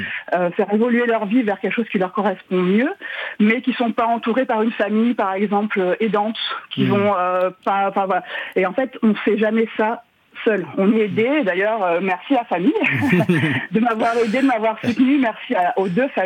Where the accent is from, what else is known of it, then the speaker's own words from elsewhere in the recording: Nice, Provence-Alpes-Côte d'Azur, France; Moi, je suis native de Nice, donc maintenant, je suis au fin fond de la Bretagne, donc je suis une urbaine.